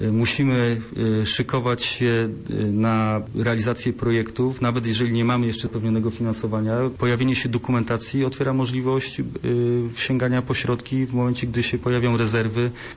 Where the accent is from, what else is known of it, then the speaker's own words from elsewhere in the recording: Poznań, Greater Poland Voivodeship, Poland; jako poznaniak wyobrażam sobie, jakie są priorytety z punktu widzenia mieszkańców Poznania.